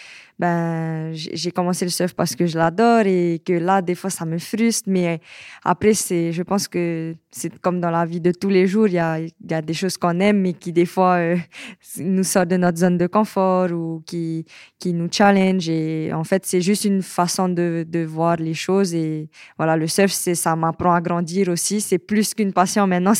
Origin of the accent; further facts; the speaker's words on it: Tahiti, French Polynesia; Je suis de Tahiti et je suis surfeuse professionnelle.